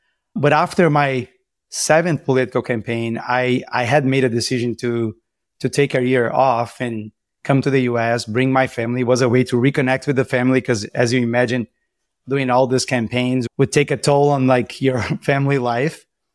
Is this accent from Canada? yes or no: no; Brazil; English is a second language; now in United States; As you can tell from my accent, I'm not originally from the US. I am from Brazil.